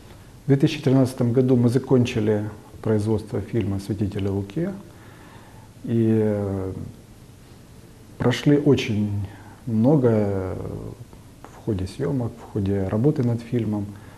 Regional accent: Donetsk, Donetsk Oblast, Ukraine; Да, я родом из Украины, из Донецка.

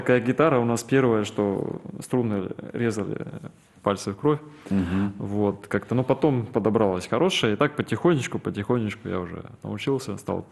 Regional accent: Ukhta, Komi Republic, Russia; born there; now in Saint Petersburg, Russia; родился я на севере, город Ухта, Республика Коми. Мои родители, отец сам с Белоруссии, с Могилевской области, мама с Кировской области.

